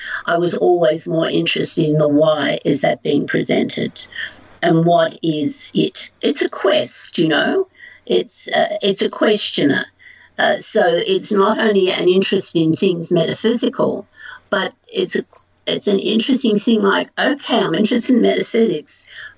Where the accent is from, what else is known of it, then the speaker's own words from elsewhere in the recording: Australia; I'm an Australian.